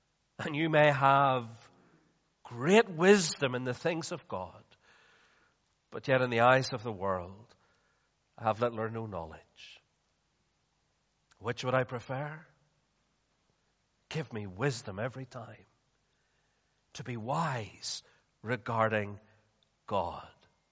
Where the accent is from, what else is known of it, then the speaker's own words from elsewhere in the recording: Belfast, Northern Ireland, United Kingdom; when I drive through my hometown of Belfast and I see the destruction around in Belfast